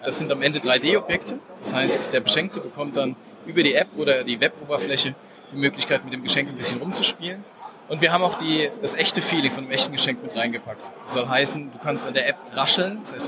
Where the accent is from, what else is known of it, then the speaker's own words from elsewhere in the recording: Katzweiler, Rhineland-Palatinate, Germany; Wir kommen aus der Nähe von Kaiserslautern. In Katzweiler sind wir stationiert sozusagen.